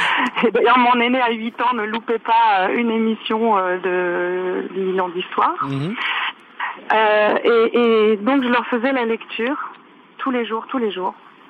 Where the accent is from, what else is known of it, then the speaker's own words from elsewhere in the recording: Bondy, Île-de-France, France; Donc nous, on est de Bondy. Nos enfants étaient dans une école maternelle à Bondy.